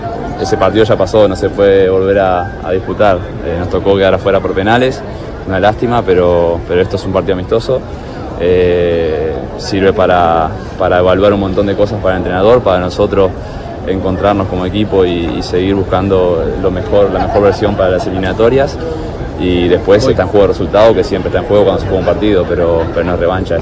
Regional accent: Uruguay; moved away; Es como cuando te mudás, cuando me fui de Uruguay a Europa, más o menos lo mismo.

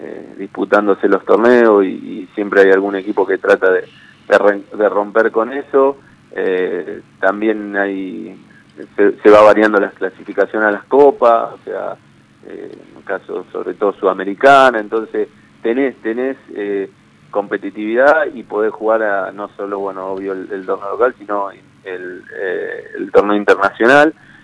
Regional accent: Buenos Aires, Argentina; Yo que vengo de Buenos Aires...

